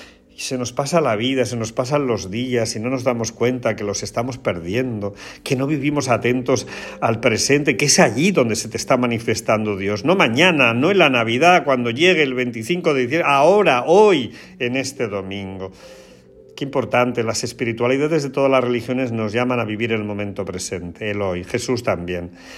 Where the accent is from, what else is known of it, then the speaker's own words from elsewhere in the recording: Porcuna, Andalusia, Spain; En mi pueblo de Porcuna también.